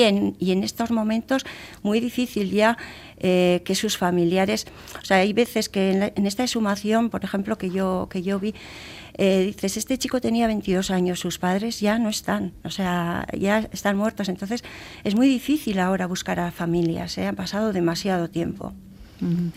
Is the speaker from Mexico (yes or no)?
no; Villava, Navarre, Spain; Yo voy a decir que soy de Villava y nosotros el monte San Cristóbal, bueno, estamos a las faldas del monte